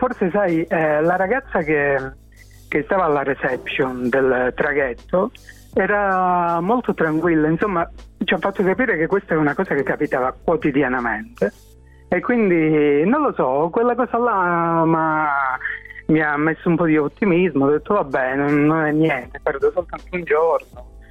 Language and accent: Italian; Santa Severina, Calabria, Italy; now in Milan, Italy; la prima cosa che ho fatto quando sono tornato a Santa Severina, che è il mio paese